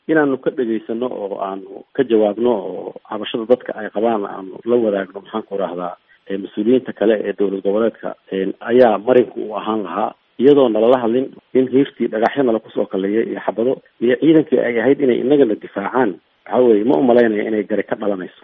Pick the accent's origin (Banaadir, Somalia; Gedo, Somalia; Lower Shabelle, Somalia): Gedo, Somalia; Garbaharey; born there; anigu Garbaharey baan ku dhashay oo ka imid